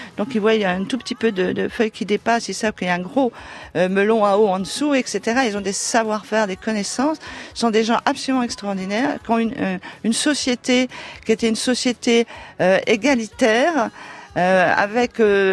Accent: Paris, Île-de-France, France; born there; moi, je suis née à Paris

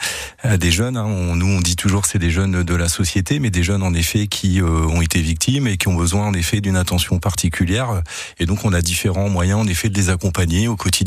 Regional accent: Normandy, France; now in Vaucluse, France; Je viens de Normandie

